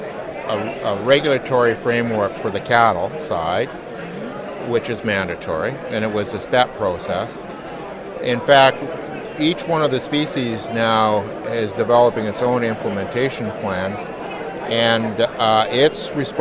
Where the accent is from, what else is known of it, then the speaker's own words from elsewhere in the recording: Calgary, Alberta, Canada; and I'm from Calgary, Alberta.